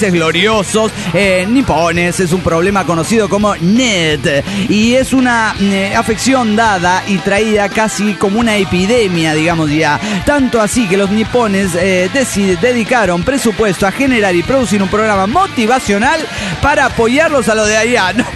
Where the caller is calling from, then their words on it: Argentina; de Argentina.